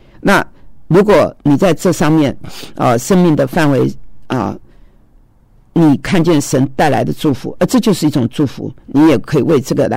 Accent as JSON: {"language": "Chinese", "country": "Taiwan", "tie": "born there", "said": "我是在台湾出生的"}